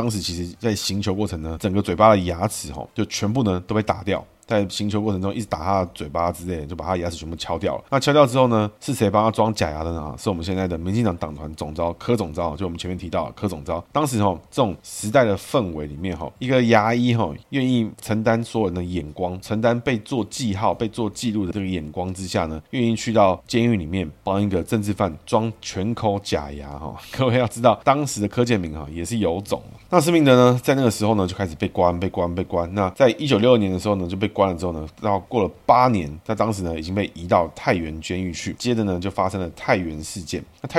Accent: Taiwan; 那到时候我们台湾人是不是又要跟以前一样

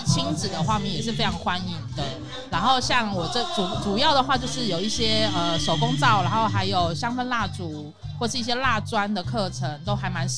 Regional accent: Taipei, Taiwan; now in Taoyuan, Taiwan; 台北，我原本住在大安区。

